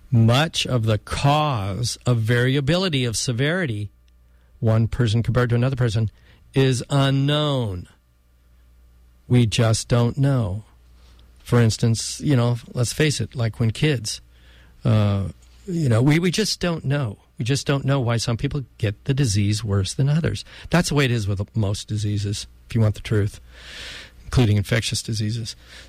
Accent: Chico, California, United States; I was born and raised here in Chico

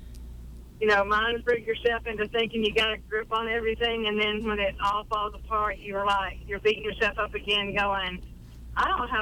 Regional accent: the South, United States; Well, if you can't tell, I was raised in the South

